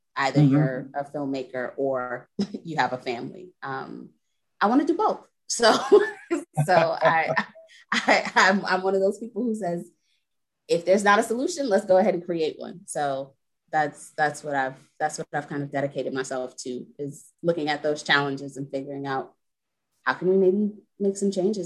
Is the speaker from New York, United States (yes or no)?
yes; New York City, New York, United States; I am not originally from Delaware, originally from New York City, but I'm a bit of a nomad, so I've been everywhere.